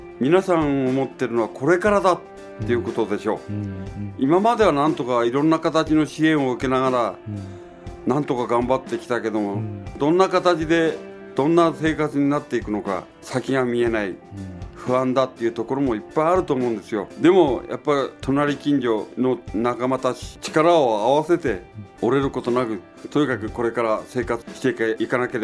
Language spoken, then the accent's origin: Japanese; Onagawa, Miyagi, Japan; 生まれ育った女川大好きです。女川は何たって海でしょう、水産物でしょう